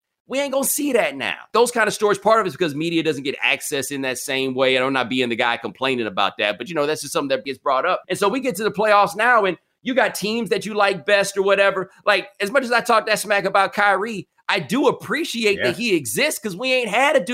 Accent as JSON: {"language": "English", "town": "Houston", "region": "Texas", "country": "United States", "said": "and I'm from Houston, so I don't mean fool like he a fool."}